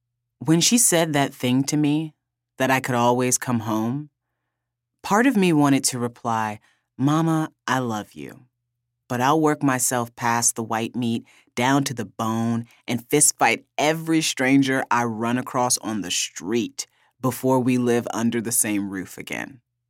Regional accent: Fort Wayne, Indiana, United States; She still lived in Fort Wayne, my hometown. We hadn't lived in the same city or the same house since I left for college 11 years earlier.

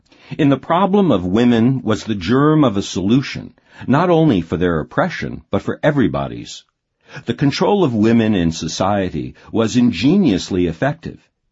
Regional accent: Arkansas, United States; moved away as an adult; now in California, United States; middle-aged woman, and I'm on welfare. I have raised 6 children. I grew up in Arkansas, worked there for 15 years in a laundry, moved to California.

